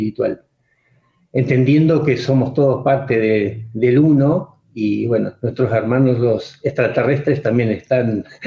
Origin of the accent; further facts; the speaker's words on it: Mar del Plata, Buenos Aires Province, Argentina; Nosotros somos de Argentina, de Mar del Plata. En este momento nos encontramos en México, en León, estado de Guanajuato